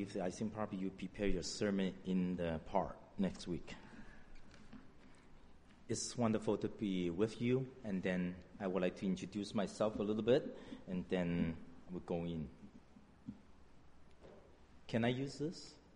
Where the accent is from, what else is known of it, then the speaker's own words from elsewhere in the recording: China; moved away; I grew up in China, and then born and raised there, and then I left China in 1981